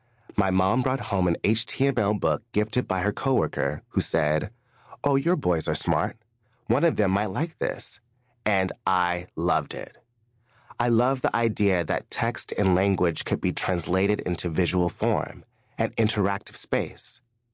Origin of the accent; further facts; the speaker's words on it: Alabama, United States; Growing up in Alabama, my mother, Linda, would transform our kitchen table